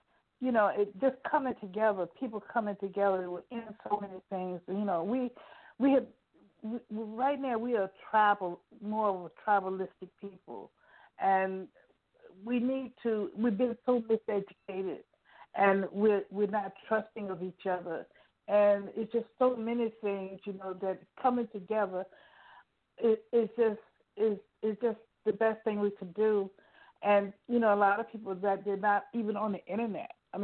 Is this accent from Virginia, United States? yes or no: yes; Virginia, United States; I am from Virginia.